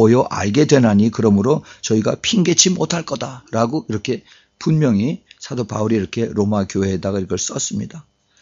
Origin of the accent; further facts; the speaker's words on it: South Korea; 내가 한국 사람이라니까 인삼을 보여주면서